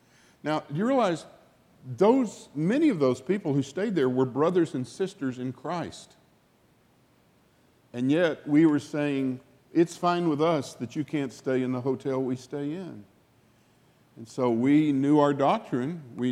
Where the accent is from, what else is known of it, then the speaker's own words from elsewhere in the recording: Arkansas, United States; I turned to my hometown in Arkansas, and there were like one or two little places they could stay.